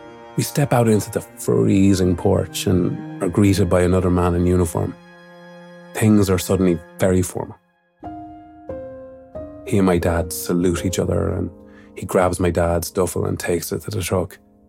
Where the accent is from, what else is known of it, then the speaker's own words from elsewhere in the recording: Mullingar, Leinster, Ireland; in my hometown of Mullingar